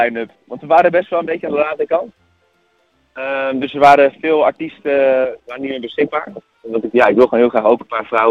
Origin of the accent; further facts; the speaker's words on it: Hilversum, North Holland, Netherlands; ik ben geboren en getogen in Hilversum. En ik ben toen rond mijn 21ste Amsterdam thuis. En toen vorig jaar kwam ik terug in Hilversum.